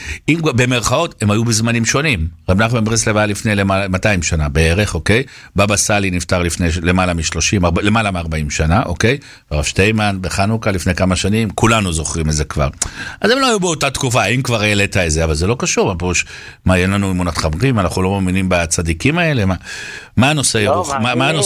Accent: Tel Aviv, Tel Aviv District, Israel; אני גדלתי ברמת החייל, אני נמצא באדר יוסף כמה פעמים בשבוע

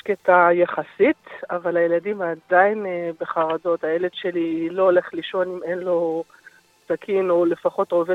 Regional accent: Southern District, Israel; אני מהדרום, ואני מגדלת את הילדים שלי לבד.

